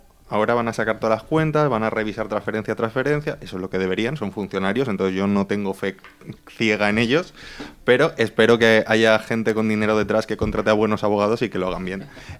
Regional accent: La Pobla Llarga, Valencian Community, Spain; Yo soy de Pobla Llarga y David Albelda es de allí.

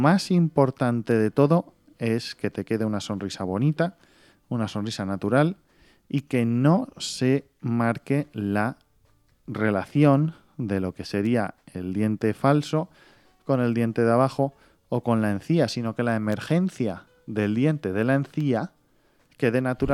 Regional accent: Spain; somos los segundos españoles en haber sido invitados a hablar allí.

